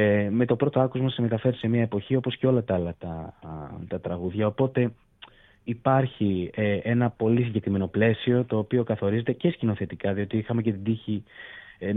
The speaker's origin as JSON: {"language": "Greek", "town": "Keratsini", "region": "Attica", "country": "Greece", "tie": "born or raised there", "said": "έχω και την τύχη να είμαι από τον Πειραιά. Εγώ συγκεκριμένα έχω μεγαλώσει στο Κερατσίνι"}